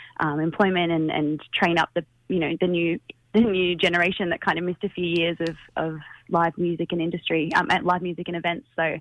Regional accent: Mullumbimby, New South Wales, Australia; now in Gold Coast, Australia; My mob is from the Kulin Nation, but I spent most of my time growing up on Bundjalung country in Mullumbimby and now live on Yugambeh country on the Gold Coast, so kind of been around a little bit

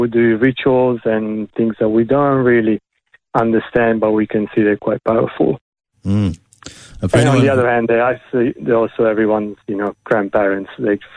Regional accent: Melbourne, Victoria, Australia; I'm from Melbourne, so I'm enjoying going to the Sunshine Coast

